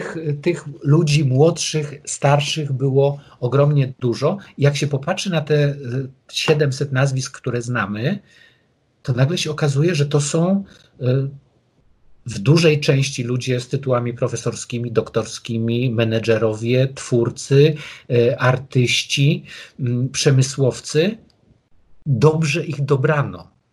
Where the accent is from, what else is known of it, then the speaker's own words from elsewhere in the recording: Wrocław, Lower Silesian Voivodeship, Poland; ja jestem wrocławianinem.